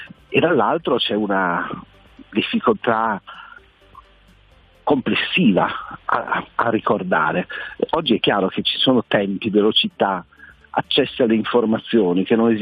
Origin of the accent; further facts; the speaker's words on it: Turin, Piedmont, Italy; e qui io sono torinese, abbiamo festeggiato